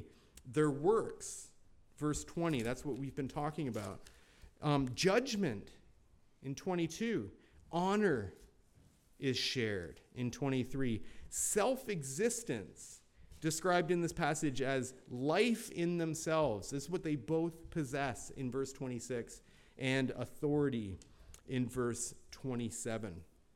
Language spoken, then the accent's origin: English; Binbrook, Ontario, Canada; to work as an apprentice in a plumbing company in my hometown of Bimbrook, Ontario.